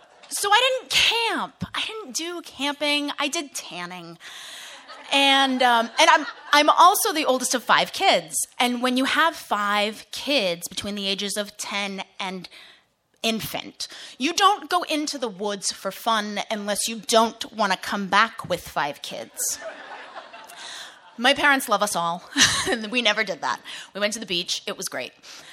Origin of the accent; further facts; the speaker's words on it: Gloucester, Massachusetts, United States; I grew up in Massachusetts. I grew up in Gloucester, Massachusetts, which is right on the Atlantic Ocean. It's 30 minutes north of Boston.